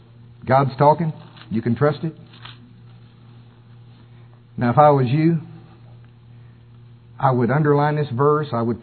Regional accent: Shawnee, Oklahoma, United States; And I was raised in Shawnee, Oklahoma, Pottawatomie County. All of my relatives, nearly all of them on my dad's side, are farmers.

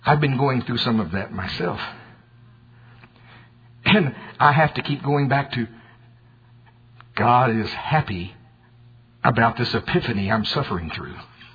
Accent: United States; I told you I'm from Pottawatomie County.

